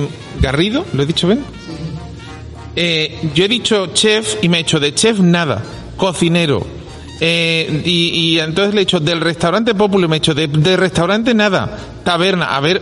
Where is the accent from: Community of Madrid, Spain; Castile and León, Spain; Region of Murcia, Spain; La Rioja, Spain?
Community of Madrid, Spain; Valdemoro; yo soy de Valdemoro, no estoy confinado, así que yo puedo seguir.